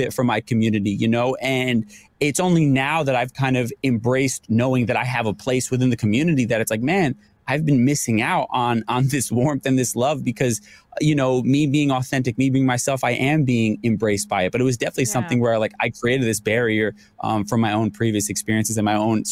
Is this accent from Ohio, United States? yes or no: no; New York, United States; I'm a New Yorker.